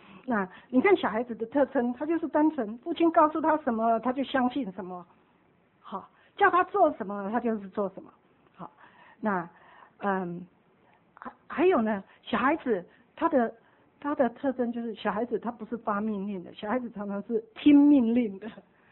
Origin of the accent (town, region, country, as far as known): China